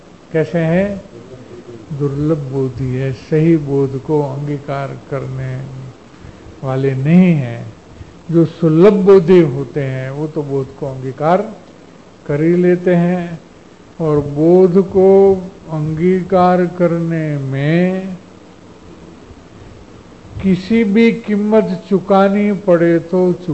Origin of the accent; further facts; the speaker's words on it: Ranpur, Gujarat, India; दो राणपुर जो हमारा नेटिव प्लेस है वहाँ के दो थे